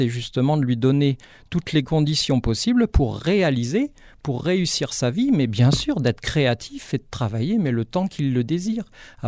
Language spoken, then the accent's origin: French; Gap, Provence-Alpes-Côte d'Azur, France; puisque je suis de Gap, moi, en fait